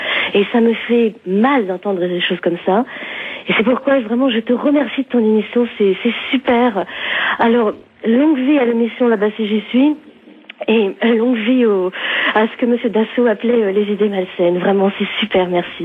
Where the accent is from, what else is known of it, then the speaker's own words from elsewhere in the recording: France; je suis française dite de souche, modeste prof d'allemand, et par solidarité avec les petites jeunes filles qui ont été exclues de l'enseignement, je leur donne des cours à la mosquée de Strasbourg où j'habite.